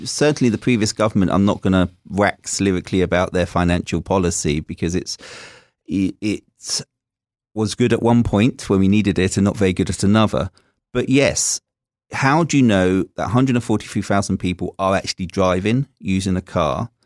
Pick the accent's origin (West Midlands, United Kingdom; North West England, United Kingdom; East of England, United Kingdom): East of England, United Kingdom; Chelmsford; born there; I was born in Chelmsford. Then I immediately left.